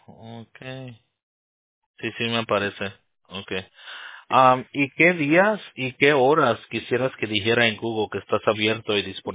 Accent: Nuevo León, Mexico; Ah, pues yo también soy del norte. Somos de Nuevo León. Pues toda mi familia somos de Nuevo León.

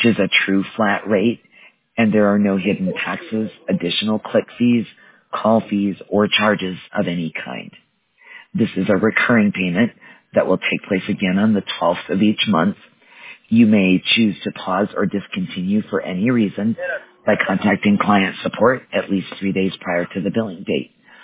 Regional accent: Wisconsin, United States; I actually was born and raised in Wisconsin, but I am not a Packers fan.

